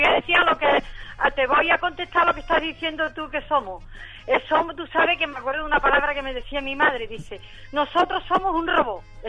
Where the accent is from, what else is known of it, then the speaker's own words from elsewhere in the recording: Coria, Andalusia, Spain; cuando yo vine de Coria por... Yo soy de Coria, como tú has dicho.